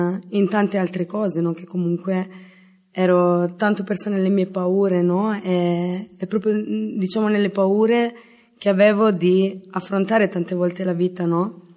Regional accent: Calabria, Italy; sono italiana, vengo dalla Calabria. Vengo da una famiglia semplice, umile, che ha sempre lavorato e mi ha sempre trasmesso i valori, e tra questi anche la fede.

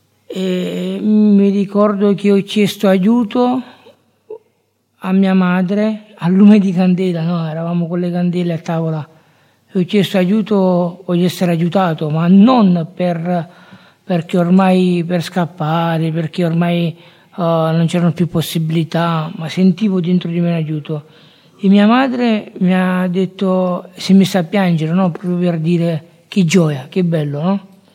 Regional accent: Naples, Campania, Italy; io abito in delle palazzine popolari a Napoli, sono di Napoli

